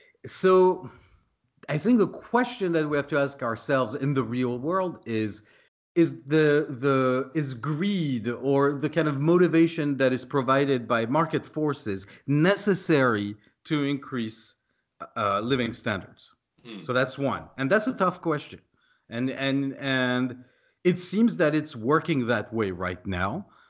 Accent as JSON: {"language": "English", "country": "France", "tie": "born or raised there", "said": "so I grew up in France."}